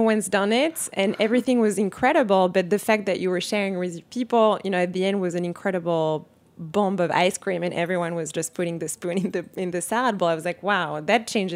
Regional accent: Paris, Île-de-France, France; I grew up in Paris in a family that loves food, is obsessed with food.

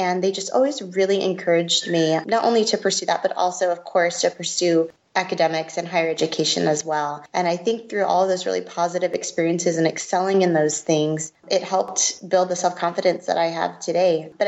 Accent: Arizona, United States; also born or lived in Seoul, South Korea; My mother's Korean and my father's American. So I was actually born in Seoul in South Korea. And then I was raised in Arizona from elementary school onward.

